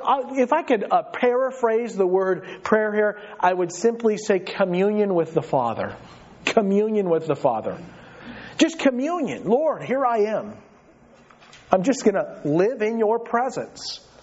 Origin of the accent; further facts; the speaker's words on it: United States; I like peace and joy and blessing and ease. I'm an American.